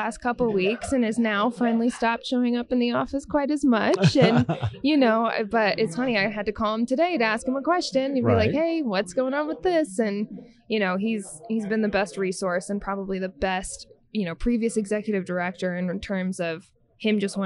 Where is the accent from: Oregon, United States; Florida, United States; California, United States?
Oregon, United States; So I originally I'm from Oregon, so my mom ended up settling out in Oregon and had us kids.